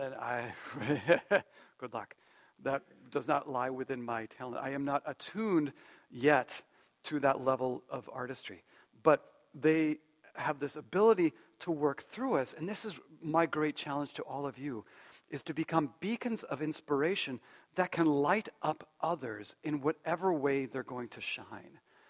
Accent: Bethel Park, Pennsylvania, United States; I had one of those coaches growing up in Bethel Park, which Shanti and I both have this connection with Bethel Park, Pennsylvania

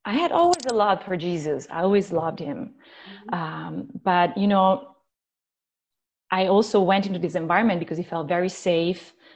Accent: Lombardy, Italy; Okay, so I grew up close to Lake Como, like half an hour from Switzerland, mm-hmm. and in a very Catholic home.

